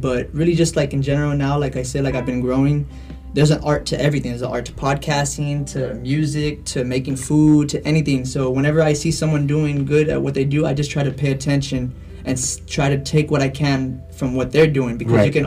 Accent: McAllen, Texas, United States; I'm pretty much from here, from McAllen. Not too far. I've gone from McAllen to Mission, far. Been all around the city.

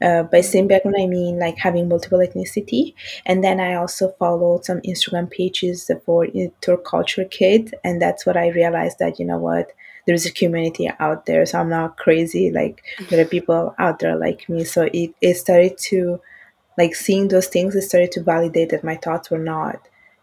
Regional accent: Italy; I was born in Italy. My parents are from Bangladesh. And I basically spent my whole life in Italy.

